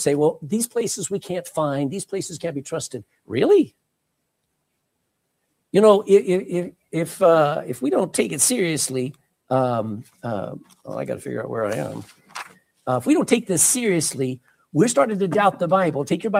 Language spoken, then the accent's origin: English; Texas, United States; I think it gave me great, can I say, pride in being a Texan, because my family goes back to a time.